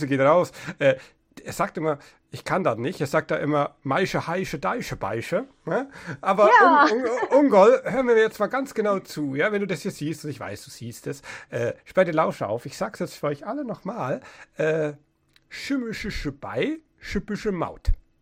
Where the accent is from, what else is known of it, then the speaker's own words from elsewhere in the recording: Bavaria, Germany; ich bin Oberfranke. In Oberfranken gibt es das Wort gar nicht.